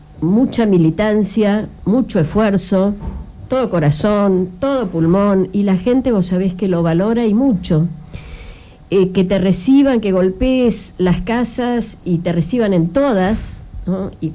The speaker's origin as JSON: {"language": "Spanish", "region": "Tierra del Fuego", "country": "Argentina", "said": "somos fueguinos sin ninguna alianza"}